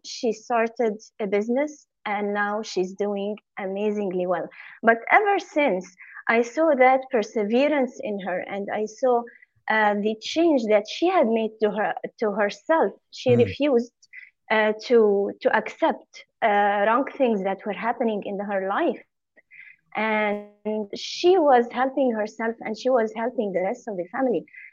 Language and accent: English; Egypt; So I was born in Egypt and I grew up in Egypt.